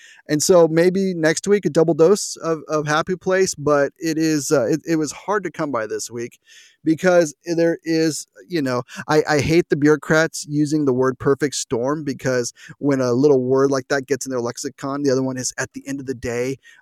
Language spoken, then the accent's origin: English; New Mexico, United States; I grew up in New Mexico. I grew up 80 miles from the Mexican border.